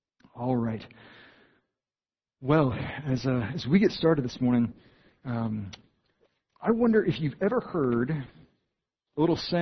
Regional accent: Austin, Texas, United States; I grew up in Austin, Texas, of all places, right?

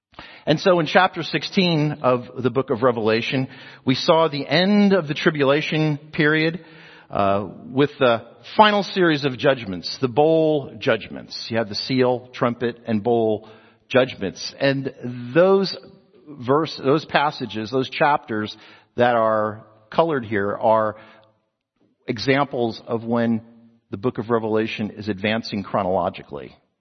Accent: New Jersey, United States; But anyway, I'm from New Jersey, so I can imagine this.

